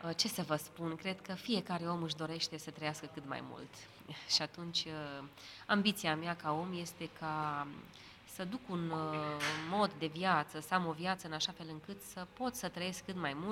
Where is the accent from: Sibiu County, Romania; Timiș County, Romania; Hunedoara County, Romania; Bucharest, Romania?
Timiș County, Romania; Timișoara; sunt din Timișoara. Am 41 de ani aproape împliniți